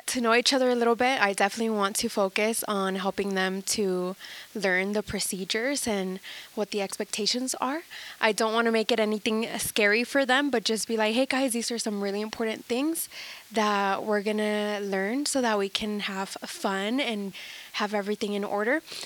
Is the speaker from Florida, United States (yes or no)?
no; Houston, Texas, United States; So I grew up in the Houston area in Texas